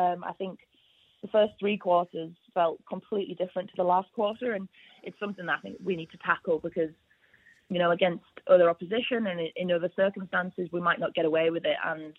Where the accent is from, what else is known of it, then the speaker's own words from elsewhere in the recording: England, United Kingdom; now in Sydney, Australia; Obviously, I'm from England.